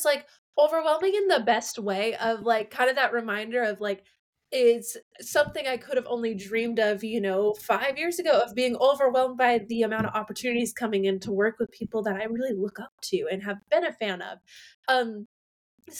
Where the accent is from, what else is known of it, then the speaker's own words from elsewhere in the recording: Maine, United States; Yeah, so I grew up in Maine, a little ways north of Portland, where there wasn't really a whole lot of a music scene